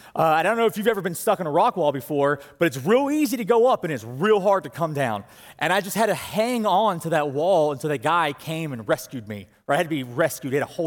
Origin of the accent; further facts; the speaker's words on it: Georgia, United States; And I'm from South Georgia. I've never seen a rock wall before in my life